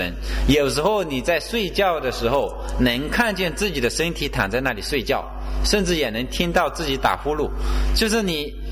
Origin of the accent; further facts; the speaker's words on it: China; 我们中国人不行，我们中国是吃饱了干活干不动你会累死